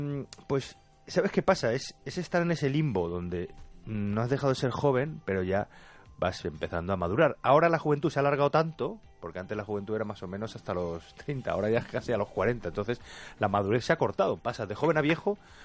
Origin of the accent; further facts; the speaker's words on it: Albacete, Castilla-La Mancha, Spain; que somos todos de Albacete.